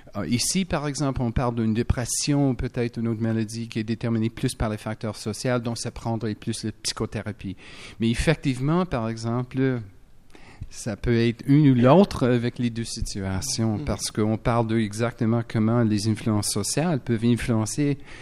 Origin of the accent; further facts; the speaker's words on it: Montreal, Quebec, Canada; Je suis Montréalais.